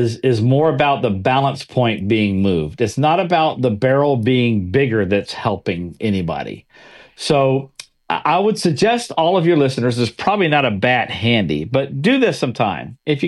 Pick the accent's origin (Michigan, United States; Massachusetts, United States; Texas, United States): Texas, United States; also born or lived in Oklahoma; now in Jacksonville, United States; So I grew up out in Texas and Oklahoma, so Sooners, grew up that as a Sooner fan, yes.